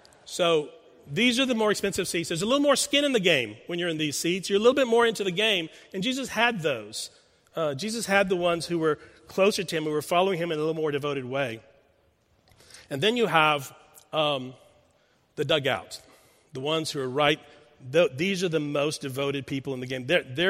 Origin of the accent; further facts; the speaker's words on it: Houston, Texas, United States; I grew up in Houston, so it was the Houston Astros for me.